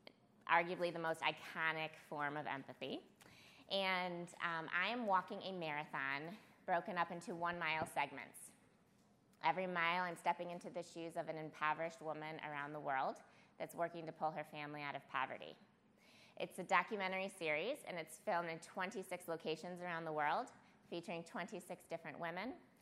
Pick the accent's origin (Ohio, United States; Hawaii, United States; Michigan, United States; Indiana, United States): Michigan, United States; Farmington Hills; I'm actually from Detroit, so I grew up in Farmington Hills. I went to Albion College